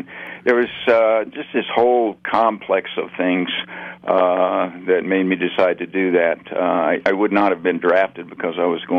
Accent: Oklahoma City, Oklahoma, United States; Well, I was born in 46, so I'm 68 now. So things were a little different back then. And I grew up in Oklahoma City, but on the southern edge

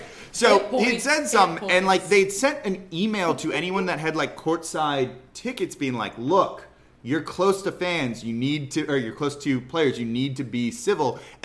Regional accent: Los Angeles, California, United States; I'm from Los Angeles, so it was a Clipper game

